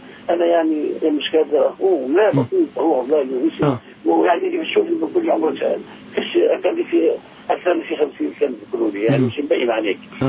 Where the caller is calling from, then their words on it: Nablus, West Bank, Palestine; أنا من نابلس